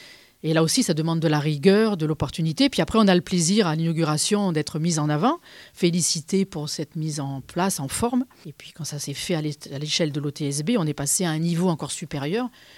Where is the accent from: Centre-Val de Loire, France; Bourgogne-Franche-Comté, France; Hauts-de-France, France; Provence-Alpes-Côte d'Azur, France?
Provence-Alpes-Côte d'Azur, France; Je suis des Alpes de Haute-Provence.